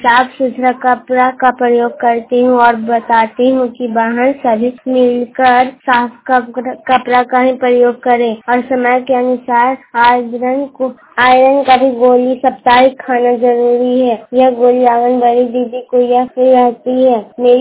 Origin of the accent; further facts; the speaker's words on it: Nalanda, Bihar, India; मेरा घर निवसा बीघा जिला नालंदा की निवासी हूँ।